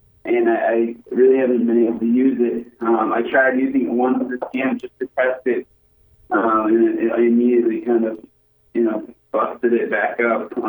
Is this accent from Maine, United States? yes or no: yes; South Berwick, Maine, United States; now in Wells, United States; I'm from Maine at heart. I live in Wells, Maine now. I grew up in South Berwick.